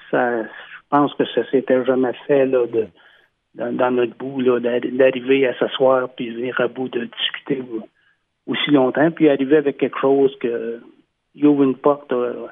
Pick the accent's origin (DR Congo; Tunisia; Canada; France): Canada; Maniwaki, Quebec; qu'en étant de Maniwaki, je vois un petit peu ce qui se passe.